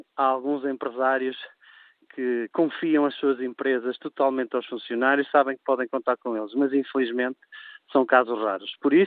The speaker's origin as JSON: {"language": "Portuguese", "town": "Fafe", "region": "Braga", "country": "Portugal", "said": "nós estamos aqui na região de Basto, eu sou de Faf, mas trabalho na região de Basto"}